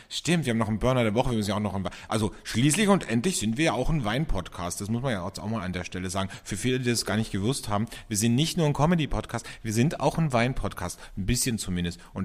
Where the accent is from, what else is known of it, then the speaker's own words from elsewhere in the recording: Austria; bei uns in Österreich